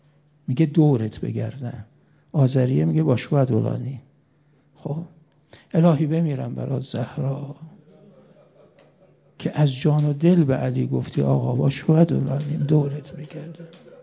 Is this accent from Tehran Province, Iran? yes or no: no; Mashhad, Razavi Khorasan, Iran; مشهدی ها ما تو شهر خودمون واقعا این رسم هست